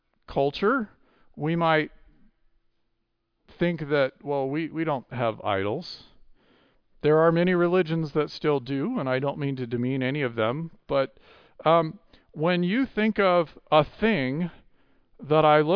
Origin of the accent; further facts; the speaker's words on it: Florida, United States; I walk out of my house and I look at the mountains over there, and I grew up in Florida.